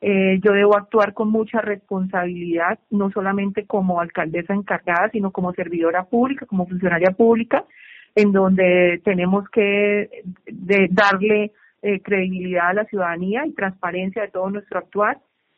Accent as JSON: {"language": "Spanish", "town": "Girón", "region": "Santander", "country": "Colombia", "tie": "born or raised there", "said": "soy hija de Girón de muchos años, aquí estudié mi primaria, mi bachillerato, mi familia es de acá, entonces conozco muy bien Girón"}